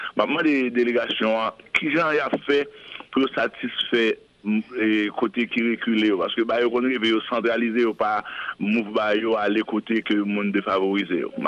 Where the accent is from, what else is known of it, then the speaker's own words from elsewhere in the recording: Haiti; Mais en tant qu'haïtien, il y a un cyclone qui est passé dans le Grand Sud